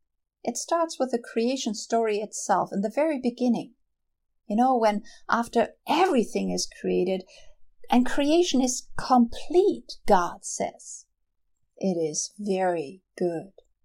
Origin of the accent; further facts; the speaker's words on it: Germany; Even in my home country of Germany, where it's usually kind of green and moist all year round.